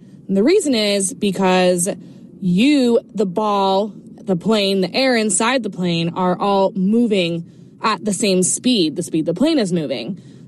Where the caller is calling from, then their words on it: Eugene, Oregon, United States; from Eugene, Oregon, and I'm calling to answer Max's question